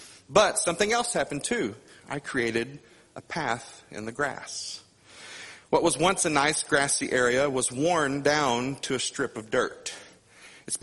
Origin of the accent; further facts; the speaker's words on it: Missouri, United States; I remember growing up in Southeast Missouri, like Brother Reaver mentioned, and there were paths everywhere.